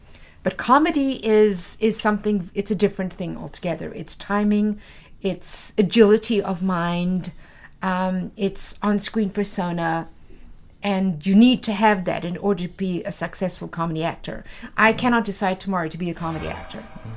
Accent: South Africa; accent: South African; every so often my South African accent comes out, hey, and also I can bring it out whenever I want to.

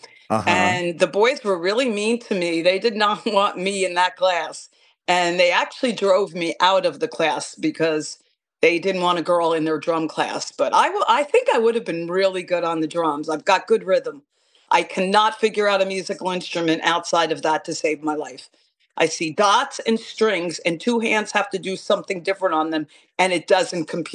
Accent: New Jersey, United States; Jersey girl, born and bred. I am your stereotypical born and bred girl who's... I've never physically moved out of Jersey. I've spent time in New York City, but mostly spent my whole life here.

